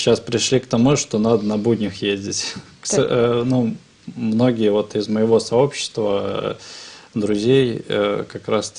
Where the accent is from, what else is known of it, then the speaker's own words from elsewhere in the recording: Velikiye Luki, Pskov Oblast, Russia; now in Saint Petersburg, Russia; Ну, а потом был переезд в Санкт-Петербург уже, родом я из Великих Луг.